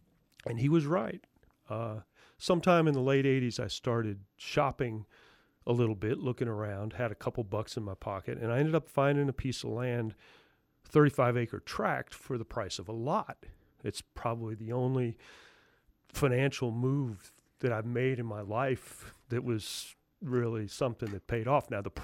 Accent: Berkeley Heights, New Jersey, United States; also born or lived in Summit, New Jersey; I was born in Summit, New Jersey, and spent the first 12 years of my life in Berkeley Heights, which was Union County. We had a train line into New York City.

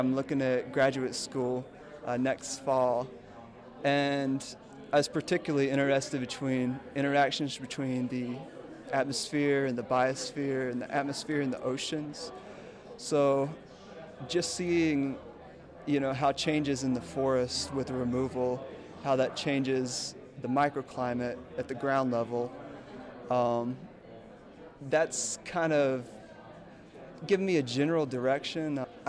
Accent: Newton, North Carolina, United States; I'm from Newton, North Carolina, just about an hour east of Asheville, and I'm studying atmospheric sciences.

